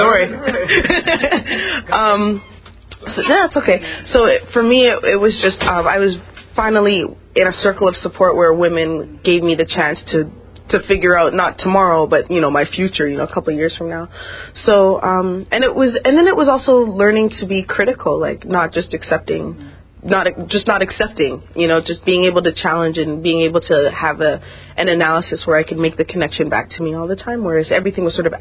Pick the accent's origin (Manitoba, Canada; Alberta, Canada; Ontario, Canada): Ontario, Canada; Toronto; also born or lived in Mississauga; I went to school in Mississauga, and then I went to school in the east end of Toronto. Then I dropped out. So where I went to school is usually where I grew up, but now I live in Parkdale.